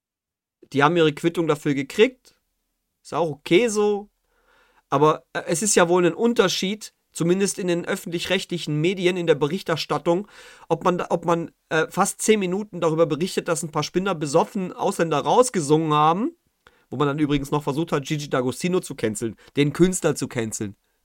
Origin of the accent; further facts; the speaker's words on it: Germany; Ich bin ein richtiger Deutscher.